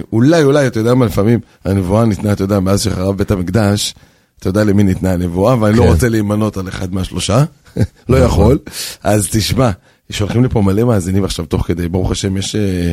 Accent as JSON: {"language": "Hebrew", "town": "Safed", "region": "Northern District", "country": "Israel", "tie": "born there", "said": "בעיר הולדתי, שם אנחנו בטוחים בראש העיר, נכון? צפת."}